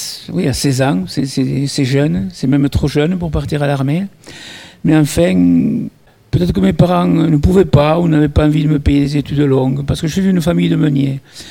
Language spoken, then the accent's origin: French; Naurouze, Occitanie, France; Je suis né dans un lieu extrêmement particulier, qui est l'île de Naurouze. Je dis l'île parce que je suis né au Moulin et c'était entouré d'eau.